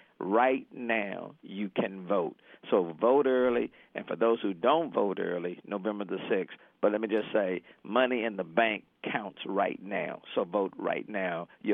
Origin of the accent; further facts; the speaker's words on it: Houston, Texas, United States; Well, you know, I'm an Acres homeboy. I'm from the Fofo.